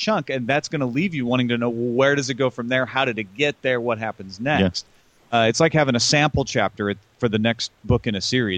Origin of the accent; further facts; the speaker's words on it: Illinois, United States; I wanted to turn around and go, I'm from Illinois.